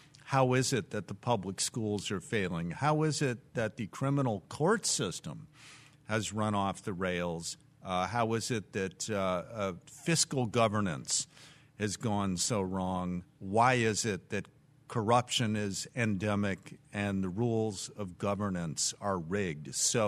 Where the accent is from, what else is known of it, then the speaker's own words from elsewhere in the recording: Chicago, Illinois, United States; He was a professor of social psychology at the University of Chicago, and I grew up in Hyde Park